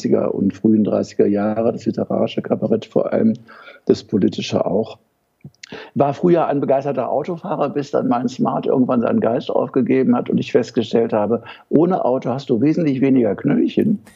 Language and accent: German; Solingen, North Rhine-Westphalia, Germany; Ich bin in Nordrhein-Westfalen groß geworden. Ich bin in Solingen aufgewachsen. Das ist da, wo die Messer und Scheren und scharfen Jungs herkommen.